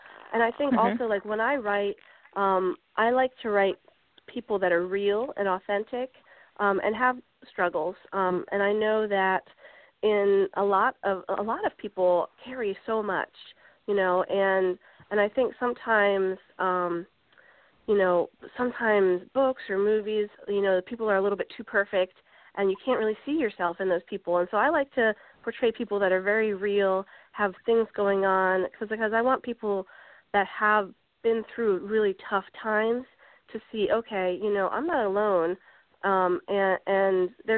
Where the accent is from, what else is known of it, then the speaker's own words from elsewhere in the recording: New Jersey, United States; now in Harrisonburg, United States; I'm originally from New Jersey, and currently I live in Harrisonburg, Virginia